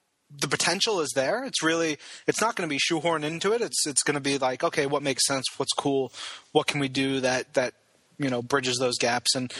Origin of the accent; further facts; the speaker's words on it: New York, United States; I grew up on Long Island, same as Ron